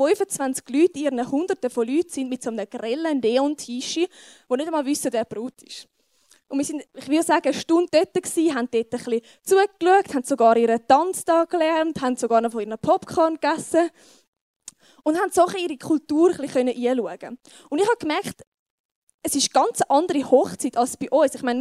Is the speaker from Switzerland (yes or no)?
yes; Switzerland; so bei uns in der Schweiz in Zusammenhang hat